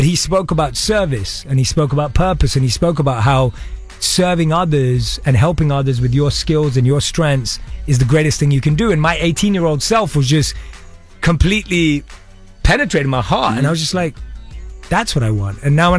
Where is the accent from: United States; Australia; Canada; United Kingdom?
United Kingdom; London; But I was born and raised in London